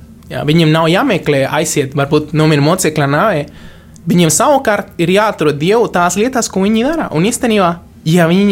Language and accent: Latvian; Guatemala; Latvian is a second language; es pats esmu no Gvatemalas.